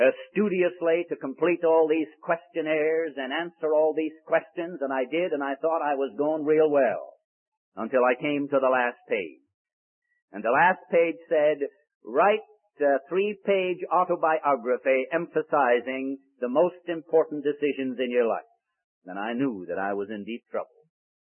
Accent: Ireland; born there; I was born in Ireland, and I discovered one of my compatriots here tonight

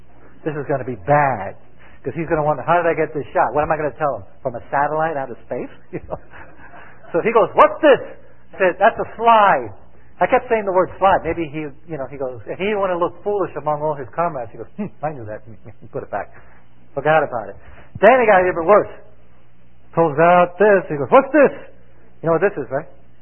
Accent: New York City, New York, United States; I grew up in New York City, so I know nothing about farming

